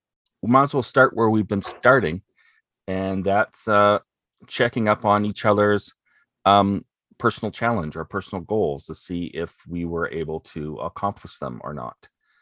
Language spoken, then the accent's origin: English; Scotland, United Kingdom; I'm Scottish.